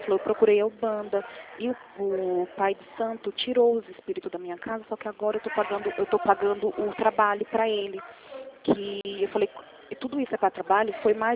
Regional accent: Corumbataí, São Paulo, Brazil; Não tem como vir pra cá, porque eu sou de Corumbataí.

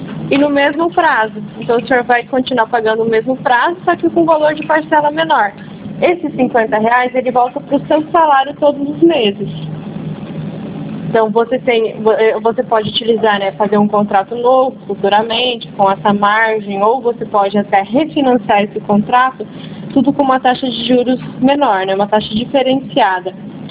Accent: Cacoal, Rondônia, Brazil; Isso, eu sou aqui de Cacoal.

